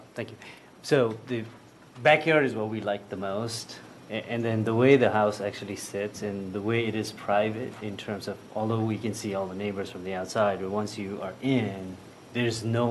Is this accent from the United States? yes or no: no; Nepal; We're from Nepal originally, so we like to sleep out in the sun